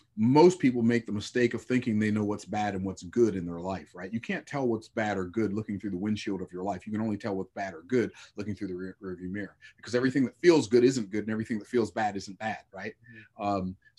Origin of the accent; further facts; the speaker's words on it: Tampa, Florida, United States; born there; Yeah, so I was born in Tampa, Florida, where I live now. I was born in Tampa, Florida, in 1961, when segregation was a big thing.